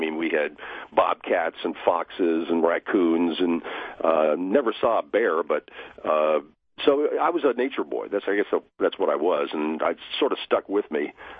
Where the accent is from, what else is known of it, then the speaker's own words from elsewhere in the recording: Virginia, United States; This is in Northern Virginia. I grew up in Northern Virginia.